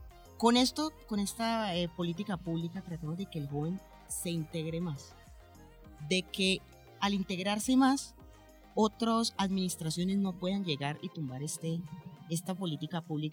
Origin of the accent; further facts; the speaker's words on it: Calima, Valle del Cauca, Colombia; soy del municipio de Calima de Arien, líder juvenil de esta localidad